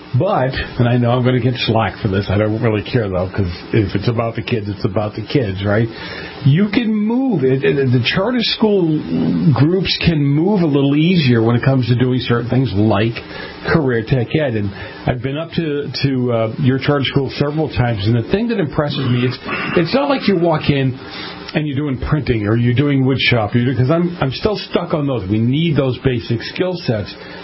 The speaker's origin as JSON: {"language": "English", "town": "Boston", "region": "Massachusetts", "country": "United States", "tie": "born or raised there", "said": "I grew up in Boston, and we had for my North End friends, we had a North Bend Industrial School building"}